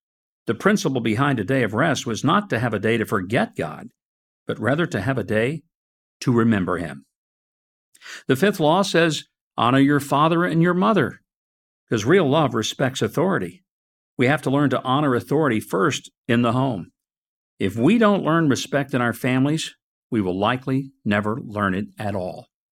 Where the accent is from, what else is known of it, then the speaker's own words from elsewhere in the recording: Hope, Arkansas, United States; teenager in my hometown of Hope, Arkansas